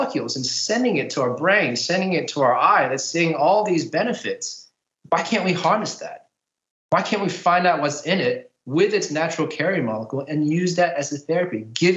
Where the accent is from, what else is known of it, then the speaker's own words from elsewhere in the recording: New Zealand; also born or lived in Texas, United States; I was born in Texas. I was raised in New Zealand, and then I came here for uni. My mum's from Taiwan, my dad's from the Philippines, and his mum's from Spain.